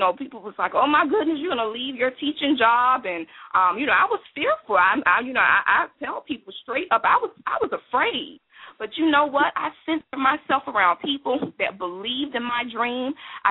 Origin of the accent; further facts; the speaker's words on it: Florida, United States; because I come from Florida and I used to do retreats down that way.